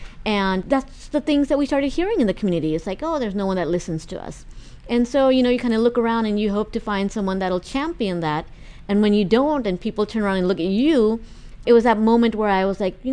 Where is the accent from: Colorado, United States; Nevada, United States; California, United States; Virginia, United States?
California, United States; now in Irvine, United States; So my family background spans Pakistan and India. And I grew up in the Bay Area. We moved to Southern California in 2005 and came right to Irvine.